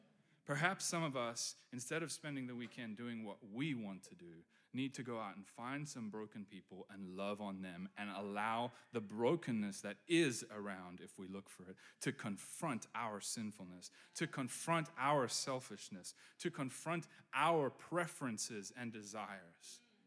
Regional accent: South Africa; I grew up in South Africa

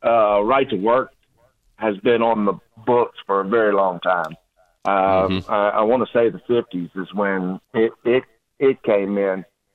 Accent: Louisiana, United States; I grew up in South Louisiana amongst the chemical plants and refineries and all those other things.

